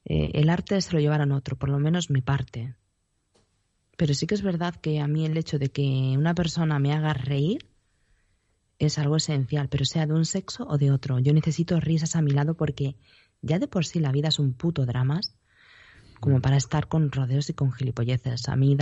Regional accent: Seville, Andalusia, Spain; No soy de Cádiz, soy de Sevilla, por favor.

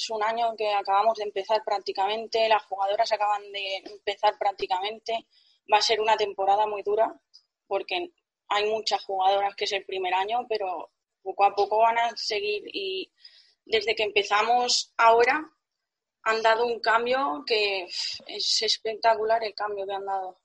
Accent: Chirivella, Valencian Community, Spain; Yo es que soy de Chirivella de toda la vida.

